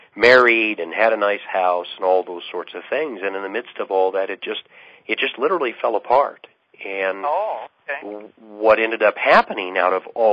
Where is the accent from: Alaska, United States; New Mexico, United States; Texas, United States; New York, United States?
New Mexico, United States; Albuquerque; I'm from Albuquerque, New Mexico